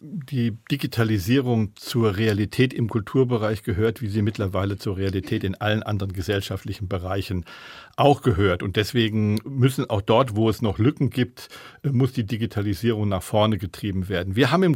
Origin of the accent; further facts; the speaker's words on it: Rhineland-Palatinate, Germany; Und Sie wissen es ja, ich bin ja in Rheinland-Pfalz aufgewachsen. Das liegt mir dieses Bundesland auch ganz besonders am Herzen.